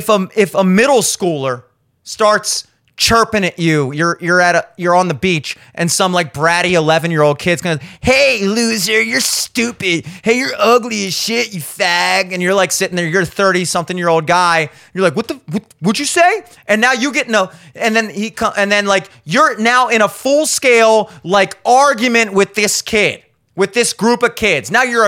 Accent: United States; But that's because I'm an American. And I live in Baltimore.

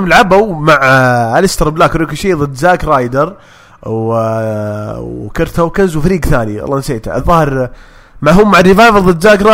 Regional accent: Saudi Arabia; ترى عندنا في السعوديه مواهب يعرفون يصارعون

